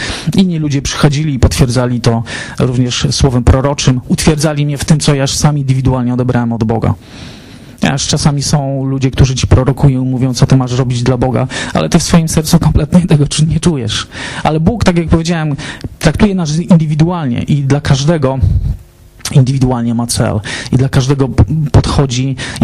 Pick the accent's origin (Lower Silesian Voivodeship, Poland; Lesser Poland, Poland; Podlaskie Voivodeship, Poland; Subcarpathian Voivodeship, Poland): Subcarpathian Voivodeship, Poland; Rzeszów; now in Warsaw, Poland; Mieszkałem wtedy w Rzeszowie. Pochodzę z Rzeszowa. Od prawie 3 lat jestem tutaj w Warszawie